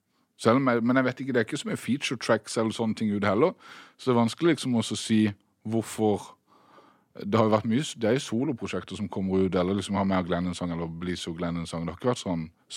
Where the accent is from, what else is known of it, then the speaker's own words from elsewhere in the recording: Søgne, Agder, Norway; For min del så følte jeg at jeg flyttet jo fra Søgne til Grimstad.